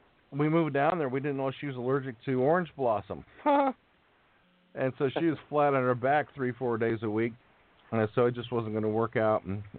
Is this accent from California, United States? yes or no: yes; Santa Monica, California, United States; also born or lived in Newport Beach; I grew up in Santa Monica and Newport Beach, and later on in my dad worked in aerospace, and we left that area in the mid '60s, and I came back in '73 and finished school there